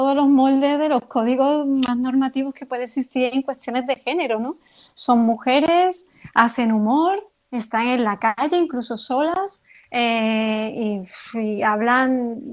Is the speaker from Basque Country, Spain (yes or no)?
no; Cádiz, Andalusia, Spain; moved away; yo soy de Cádiz, hace mucho tiempo que no vivo en Cádiz, yo había de pequeña había salido en una agrupación familiar y ya cuando me fui de Cádiz desconecté muchísimo del carnaval